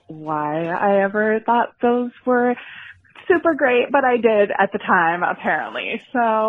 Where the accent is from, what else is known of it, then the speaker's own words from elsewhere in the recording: Maine, United States; I am from Maine.